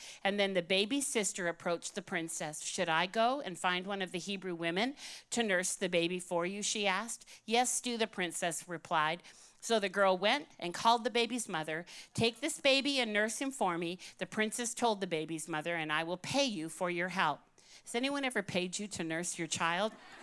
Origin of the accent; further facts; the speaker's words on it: Canada; born and raised in Canada, I always think we're safe. We're in Canada.